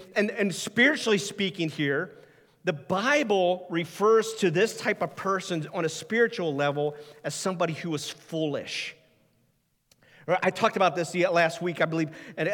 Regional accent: Ohio, United States; now in Wisconsin, United States; I grew up in Ohio. I grew up a Browns fan.

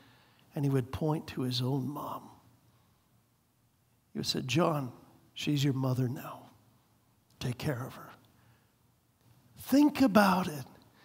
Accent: United States; Now, as an American, that's odd to us.

